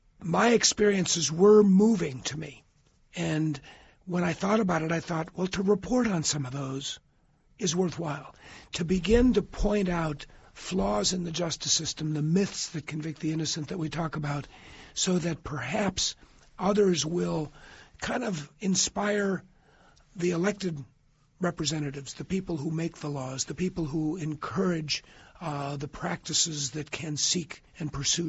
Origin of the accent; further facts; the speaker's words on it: Rocky River, Ohio, United States; Was the city prosecutor in my hometown of Rocky River, Ohio.